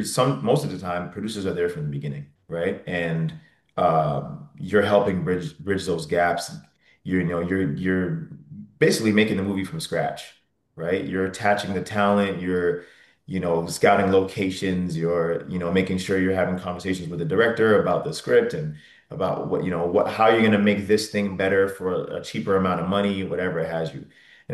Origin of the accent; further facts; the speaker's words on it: Canada; I got to bond with him over the fact that we're both Canadian. And we both at the time lived in New York.